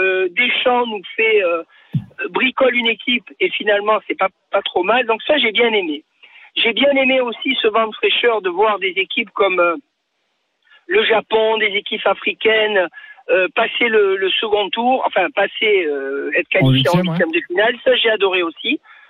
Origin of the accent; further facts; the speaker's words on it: Tunisia; born there; je vais vous dire très sincèrement, je suis né en Tunisie.